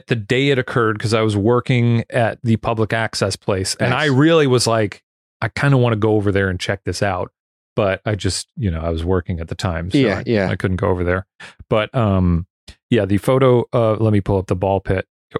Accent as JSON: {"language": "English", "town": "Schaumburg", "region": "Illinois", "country": "United States", "tie": "born or raised there", "said": "because in Schaumburg, Illinois, in my hometown of Schaumburg"}